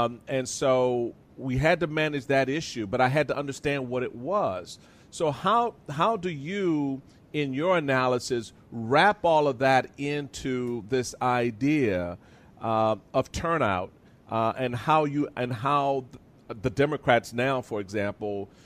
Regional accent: Washington, District of Columbia, United States; I grew up in Washington, D.C.

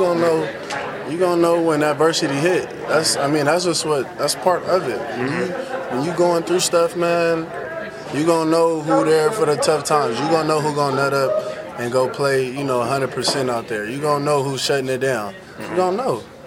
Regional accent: Oklahoma, United States; because, you know, I came from Oklahoma. We don't lose much there.

